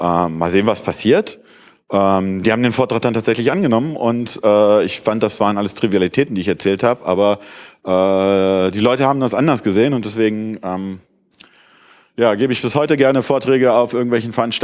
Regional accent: Northern Germany, Germany; Ich komme aus Norddeutschland, habe in Darmstadt studiert

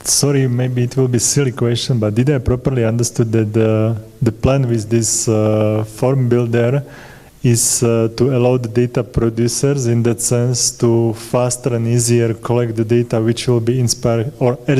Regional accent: Slovakia; I'm coming from Slovakia where we have completely opposite scenario

